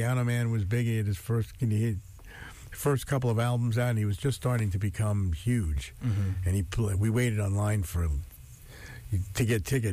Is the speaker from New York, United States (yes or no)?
yes; New York, United States; I'm from Long Island.